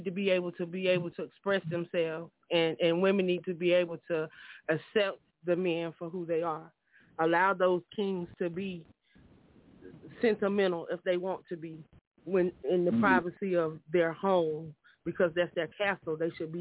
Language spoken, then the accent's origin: English; Myrtle Beach, South Carolina, United States; now in Union City, United States; I'm actually calling from Union City tonight by way of Myrtle Beach, South Carolina.